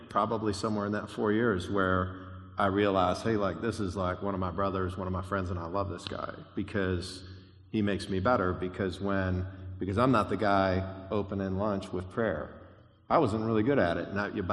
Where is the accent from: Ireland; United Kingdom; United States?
United States; Ohio; So, I grew up churched in a congregational church. I grew up here in Ohio, so did Sherry.